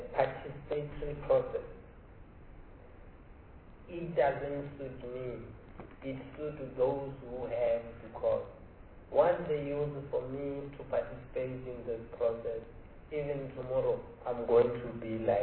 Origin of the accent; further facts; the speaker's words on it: Limpopo, South Africa; I am from Limpopo, from a very rural area, where there is no provision of water.